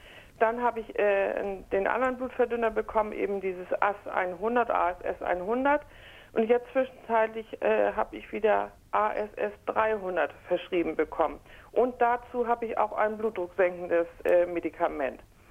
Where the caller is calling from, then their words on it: Jübeck, Schleswig-Holstein, Germany; Ich komme nicht aus Lübeck, sondern aus Jübeck.